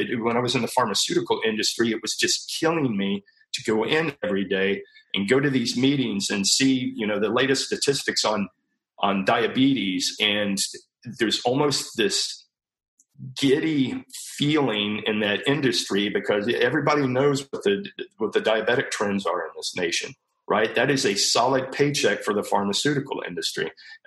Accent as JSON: {"language": "English", "town": "San Antonio", "region": "Texas", "country": "United States", "lives_now": "Austin, United States", "said": "We're both from San Antonio, but we always knew we wanted to get to the Austin area."}